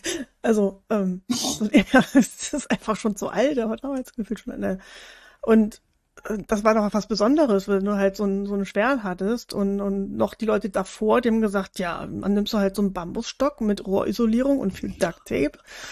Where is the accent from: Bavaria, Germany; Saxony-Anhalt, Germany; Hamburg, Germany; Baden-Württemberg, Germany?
Hamburg, Germany; ich komme ja aus Hamburg